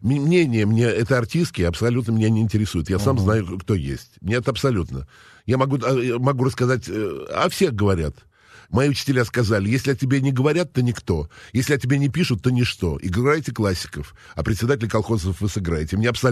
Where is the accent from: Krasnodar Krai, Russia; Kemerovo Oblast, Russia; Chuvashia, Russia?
Chuvashia, Russia; Я из Чувашии. Мои родители были учителя.